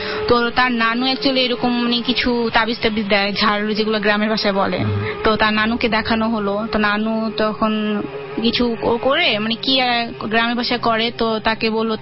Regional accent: Barisal, Barisal Division, Bangladesh; আমাদের গ্রামের বাড়ি বরিশাল অ্যাকচুয়ালি

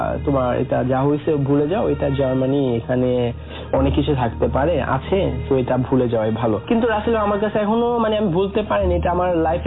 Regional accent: Bangladesh; আমি বলি I am from Bangladesh.

